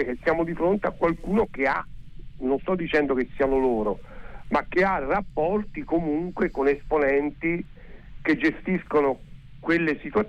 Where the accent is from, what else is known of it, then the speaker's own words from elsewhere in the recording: Catania, Sicily, Italy; io sono originario di Catania. A Catania i fuochi d'artificio hanno un significato ben preciso.